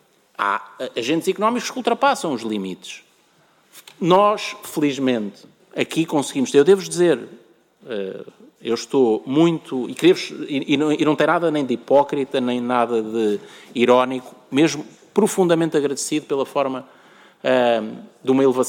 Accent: Tondela, Viseu, Portugal; a morada na base de dados do jornal de Tondela para receber o jornal em casa, porque é a minha ligação com a minha terra.

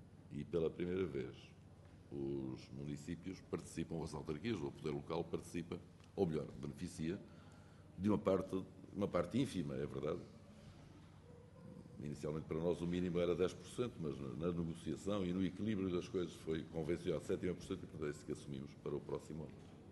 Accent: Sever do Vouga, Aveiro, Portugal; que é diferente do que acontece em Severo de Boga, que é a minha terra natal

